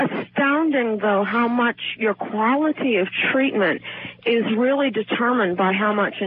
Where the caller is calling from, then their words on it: Watertown, Massachusetts, United States; I'm calling from Watertown.